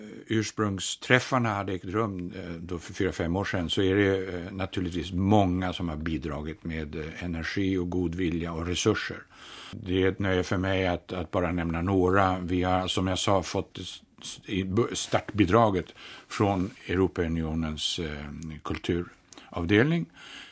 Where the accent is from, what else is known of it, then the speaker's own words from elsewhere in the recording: Stockholm, Stockholm County, Sweden; när jag växte upp i Stockholm och var skolgrabb